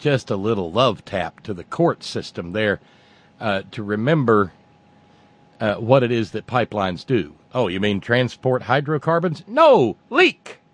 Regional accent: Alabama, United States; See, when you're a little redneck child growing up in Talabama, they teach you all the great rivers of your state

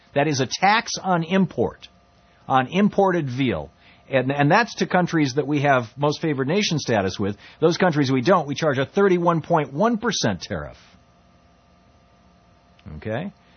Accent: Michigan, United States; I use guys in the gender-neutral way that, I'm from Michigan. It's a, hey, you guys.

